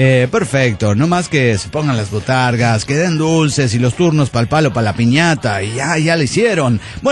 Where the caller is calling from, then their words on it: Nezahualcóyotl, State of Mexico, Mexico; Hola, ¿cómo están? … de Netzahualcóyotl, México.